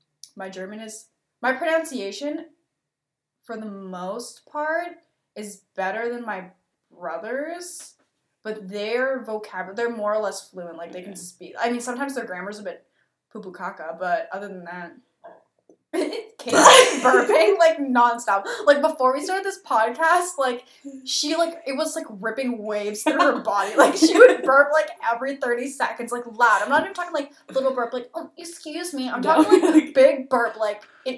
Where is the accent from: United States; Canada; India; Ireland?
Canada; on the scale of bitterness, we're still Canadian.